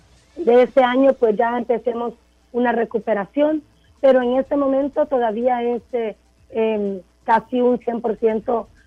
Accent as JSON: {"language": "Spanish", "country": "Honduras", "said": "eso es parte de nuestra naturaleza como latinos y como hondureños"}